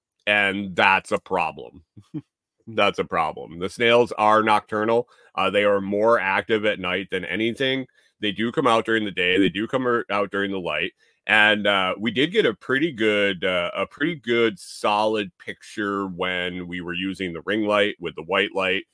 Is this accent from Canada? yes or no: no; Minnesota, United States; Like, I'm from Minnesota. I get it when it's cold